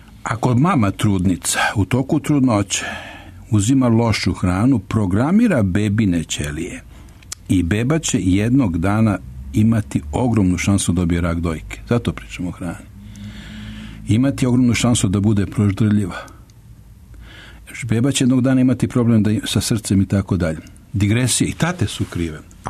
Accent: Sremska Mitrovica, Vojvodina, Serbia; ja sam poreklo iz Mačvanske Mitrovice, Sremske Mitrovice, odrastao na obali Save

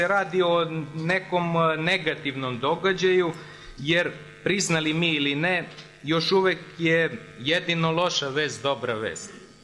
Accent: Romania; Serbian is a second language; Dolazim iz Rumunije, zemlje koja je možda jedan od najiskrenijih prijatelja Srbije

